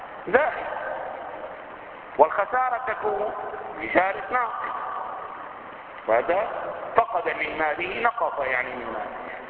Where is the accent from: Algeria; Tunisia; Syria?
Syria; Damascus, Damascus Governorate; أنا مرة كان أحد الولاة عندنا في دمشق وكان قد فعل دعوة لبعض العلماء